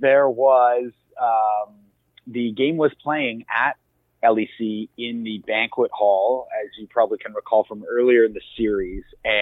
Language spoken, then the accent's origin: English; Toronto, Ontario, Canada; It is, yeah, the actual Toronto, not the GTA or the greater area.